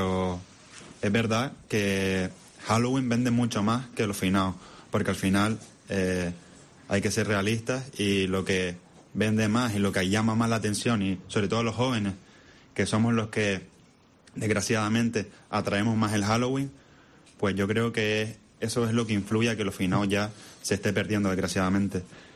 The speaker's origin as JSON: {"language": "Spanish", "region": "Canary Islands", "country": "Spain", "said": "Pero es verdad que como canarios y como jóvenes y que nos queda mucha vida por delante"}